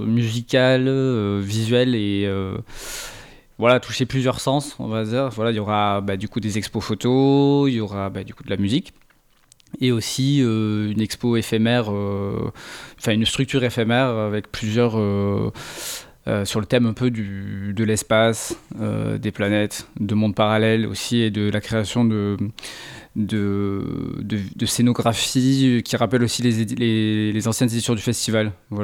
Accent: Occitanie, France; à la base, on est du Tarn, juste à côté de Toulouse.

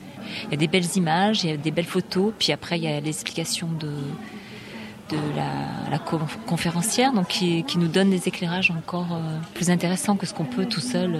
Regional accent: France; born there; Je suis née en France, je suis d'origine maghrébine

